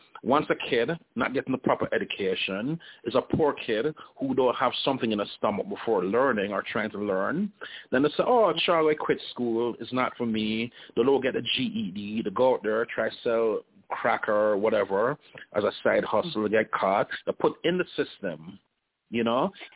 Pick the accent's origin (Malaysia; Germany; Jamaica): Jamaica; Because I remember back growing up in Jamaica, you know, if you're on one side and you're against another side, then, you know, you can literally get killed